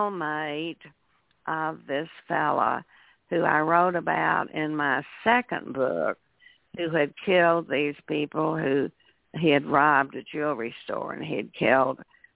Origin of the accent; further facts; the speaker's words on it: United States; born there; now I'm from around here, and so, I mean, I was born in Crawford County.